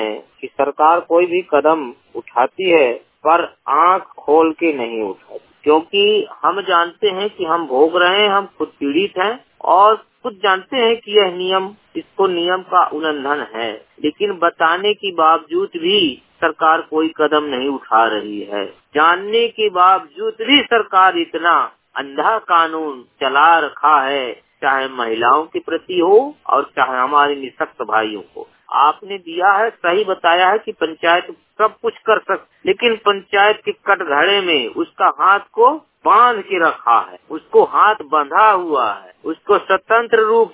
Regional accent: Madhya Pradesh, India; तहसील बांधोगढ़ जिला उमरिया का निवासी

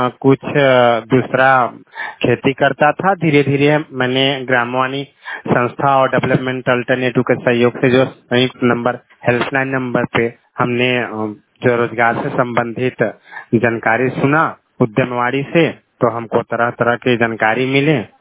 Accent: Sagarpur, Uttar Pradesh, India; मैं विकास खंड कोन जनपद मिर्जापुर से बोल रहा हूँ। हमारे गांव का नाम सागरपुर है।

